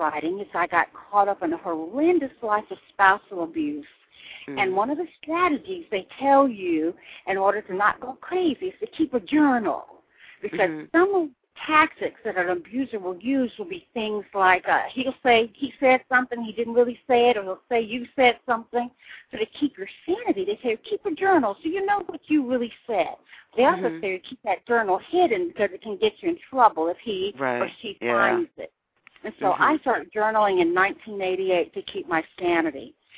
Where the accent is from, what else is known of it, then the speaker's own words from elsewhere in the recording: Amarillo, Texas, United States; also born or lived in Tacoma / Illinois / Columbia; I was born in Tacoma, Washington, but I was raised most of my life as a little girl in Amarillo, Texas, and then I did my high school years in Illinois.